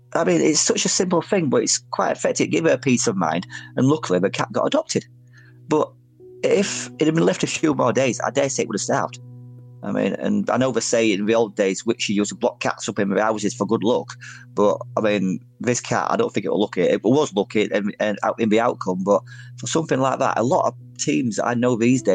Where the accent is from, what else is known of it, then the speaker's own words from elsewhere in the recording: Featherstone, Yorkshire and the Humber, United Kingdom; also born or lived in Wakefield; where I grew up in Featherstone, you've got Pontefract next door to it, Wakefield. Now, Wakefield, where I used to live, there is two train stations